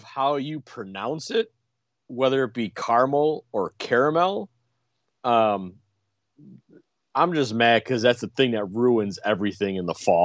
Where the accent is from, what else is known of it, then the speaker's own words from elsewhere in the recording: Chicago, Illinois, United States; I'm from South Side of Chicago, so it's caramel. C-A-R-M-E-L.